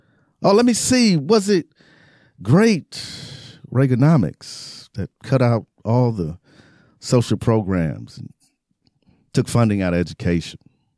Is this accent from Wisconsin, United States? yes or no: yes; Wisconsin, United States; I'm from Wisconsin.